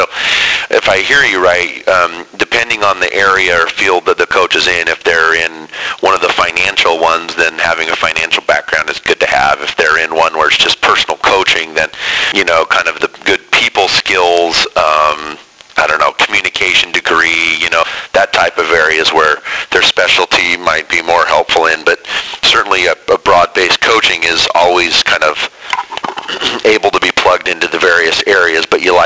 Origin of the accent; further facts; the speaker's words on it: Salt Lake City, Utah, United States; now in Portland, United States; And I'm moving back to Salt Lake City, which is my hometown.